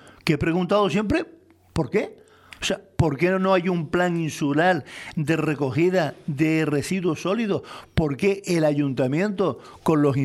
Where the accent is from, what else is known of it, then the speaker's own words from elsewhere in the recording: Canary Islands, Spain; el Parque Nacional de Teide y lo desconozco, no lo he visto, pero influye a las vías de acceso de mi pueblo. De guagua, de transporte